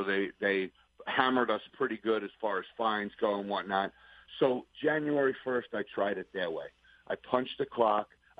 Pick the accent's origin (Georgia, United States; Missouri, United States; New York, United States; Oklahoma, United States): New York, United States; I mean, I'm a New Yorker born and raised. I bleed New York racing my whole life.